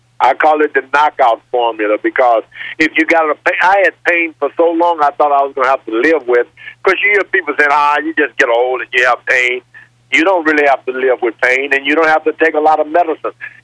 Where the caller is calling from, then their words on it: Houston, Texas, United States; Right around Houston, Texas area.